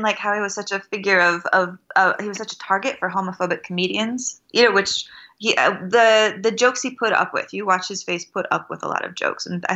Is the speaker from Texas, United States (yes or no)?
yes; Texas, United States; I remember Walter Mercado, you know, from growing up in Texas in the 90s